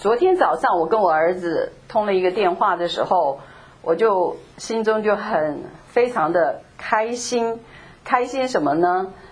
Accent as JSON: {"language": "Chinese", "country": "Taiwan", "tie": "born or raised there", "also_born_or_lived": "Hunan, China", "said": "他是个军人，国民党的军人，就到了台湾。那到了台湾，因为是军人，所以我做军人的子弟的时候，我们的生活是很苦的啊。"}